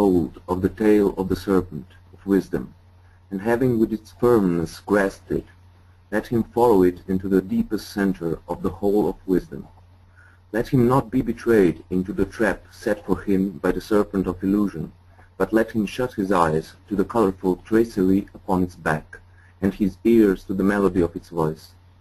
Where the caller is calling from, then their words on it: Slovenia; Yes, Slovenia.